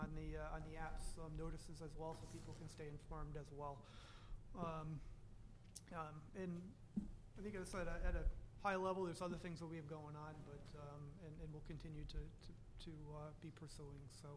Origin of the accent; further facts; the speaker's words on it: Franklin, Connecticut, United States; now in Lebanon, United States; Native of the area, I grew up in Franklin. Live in Lebanon right now, and my wife teaches in Norwich, and southeastern Connecticut, born and live here.